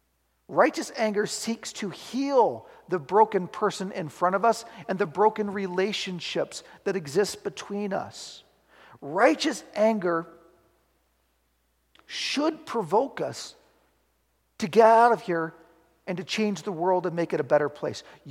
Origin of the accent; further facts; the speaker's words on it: Seattle, Washington, United States; now in Mount Vernon, United States; I'm angry that homelessness has become an epidemic in my hometown of Seattle, and yes, even here in Mount Vernon, Washington.